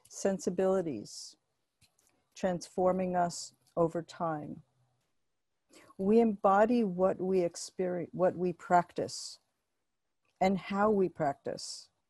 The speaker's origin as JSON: {"language": "English", "region": "New York", "country": "United States", "tie": "born or raised there", "also_born_or_lived": "Tokyo, Japan", "said": "I was born in New York, but I had some of my childhood in Tokyo."}